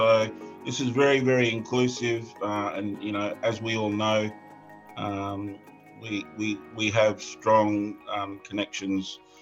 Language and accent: English; Erub, Queensland, Australia; I'm from Erub, Darnley Island, in the northeast of the Torres Strait.